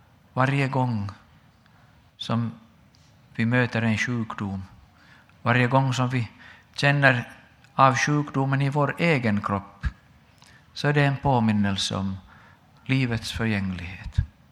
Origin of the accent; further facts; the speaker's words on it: Finland; åtminstone hemma i Finland, har blivit en helg där många går till gravarna